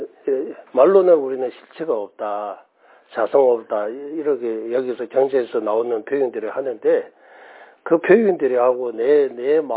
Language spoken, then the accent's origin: Korean; Tibet, China; Korean is a second language; now in South Korea; 그래서 한국에 처음 와서 성불로 하세요라고 하면 저 좀 그런 거예요